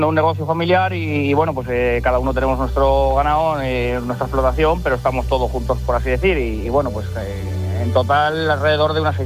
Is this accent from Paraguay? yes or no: no; Asturianos, Castile and León, Spain; En Palacios de Sanabria, yo. Nosotros somos de Asturianos, pero yo me trasladé a Palacios, que está a 2 kilómetros de realmente de donde del pueblo que yo soy